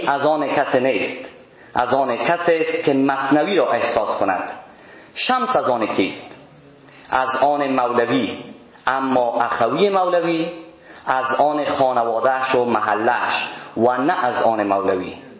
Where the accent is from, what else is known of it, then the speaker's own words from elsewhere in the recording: Mazar-i-Sharif, Balkh, Afghanistan; born there; ما خودم قسمی که گفتم شخصا در مزار شریف به دنیا آمدیم، چیزی حدود 30 کیلومتر دورتر از جایی که مولانا جلال الدین به دنیا آمدند.